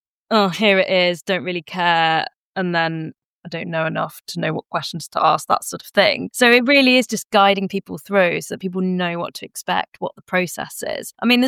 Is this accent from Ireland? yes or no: no; Germany; I grew up in Germany